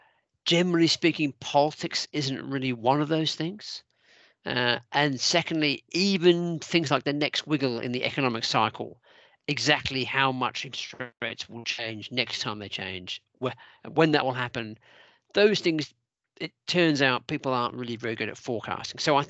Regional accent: New Zealand; moved away; also born or lived in Australia / United Kingdom; So I grew up in New Zealand and worked in various countries around the world, including Australia and the UK.

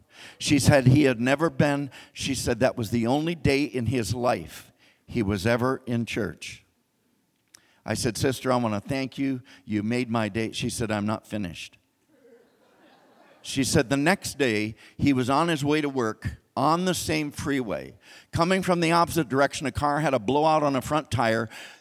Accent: United States; Now, I'm a New American Standard person because I'm an American.

